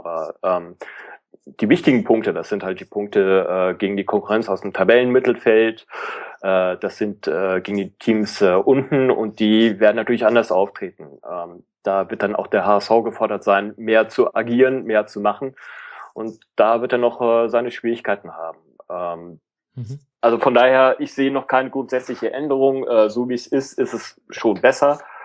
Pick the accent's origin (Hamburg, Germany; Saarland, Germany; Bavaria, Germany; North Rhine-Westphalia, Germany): Hamburg, Germany; Also man ist froh als Hamburger über jedes Stückchen Konstanz